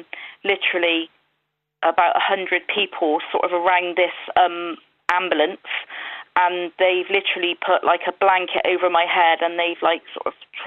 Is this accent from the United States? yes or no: no; Bristol, South West England, United Kingdom; also born or lived in Oldham; I was 12 days old when I came home from, because obviously I was born up in Oldham. So I was 12 days old when I came home to Bristol.